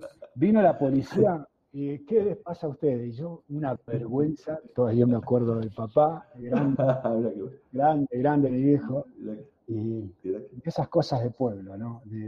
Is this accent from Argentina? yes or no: yes; Balnearia, Córdoba, Argentina; Nosotros somos de un pueblo, 6.000 habitantes, Balnearia, en la provincia de Córdoba. Después uno, por una cosa u otra, migra a Bolivia